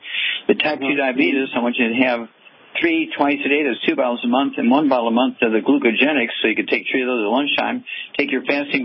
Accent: California, United States; I'm from California. I can, I can speak Espanol.

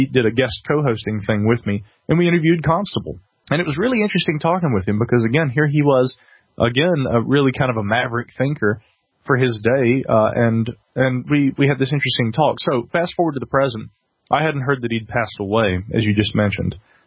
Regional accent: Asheville, North Carolina, United States; here in my hometown of Asheville.

